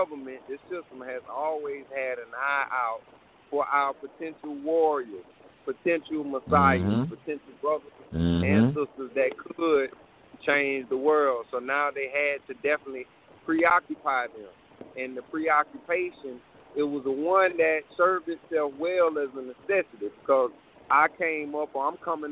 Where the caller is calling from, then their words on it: South Carolina, United States; I'm calling from South Carolina.